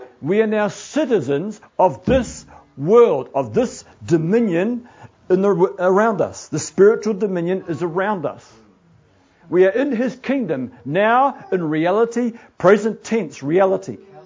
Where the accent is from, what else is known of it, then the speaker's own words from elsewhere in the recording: New Zealand; if I go there refusing to change my thought patterns as a New Zealander, say, well, I'm not going to drive on that side of the road, I think it's stupid. I've driven on the left-hand side of the road all my life